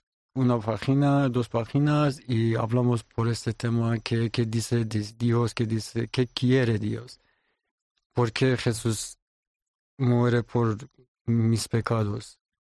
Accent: Iran; Spanish is a second language; moved away as an adult; now in Spain; Soy de Irán y casi 5 años vivo en Bur, en España, y trabajando en Madrid en el momento.

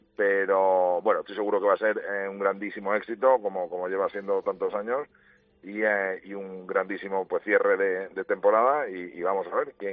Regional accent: Spain; las dos fundadores que somos españoles

